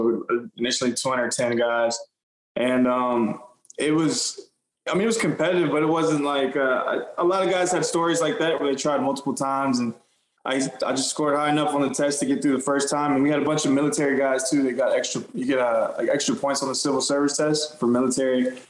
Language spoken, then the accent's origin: English; Austin, Texas, United States; now in Houston, United States; I grew up in Austin.